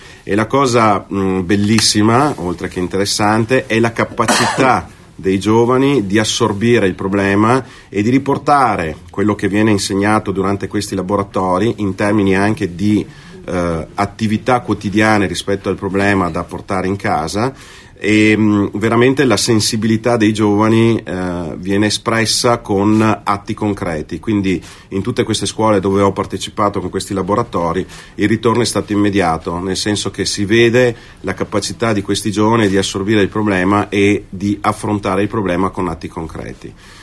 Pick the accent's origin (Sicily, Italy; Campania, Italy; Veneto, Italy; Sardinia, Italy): Veneto, Italy; Venice; born there; now in Verona, Italy; Io provengo da un territorio di mare, provengo dalla Laguna Veneziana perché sono nato lì, anche se ormai abito a Verona da tantissimo tempo